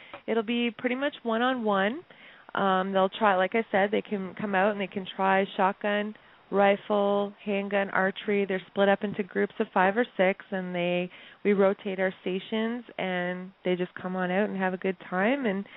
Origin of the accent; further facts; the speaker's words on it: Ontario, Canada; now in Waterloo, Canada; growing up in Northern Ontario. So being in the outdoors with fishing and camping and hunting and stuff is not something strange for me. And when I moved down to the Waterloo region 10 years ago